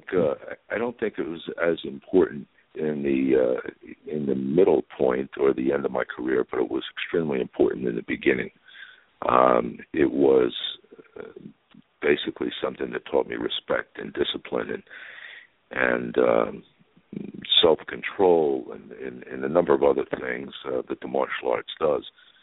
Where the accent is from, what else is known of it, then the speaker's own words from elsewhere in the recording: Newark, New Jersey, United States; also born or lived in Paterson; Well, I was born right here in New Jersey in Newark, and I lived there till I was about 12, and we moved to Patterson.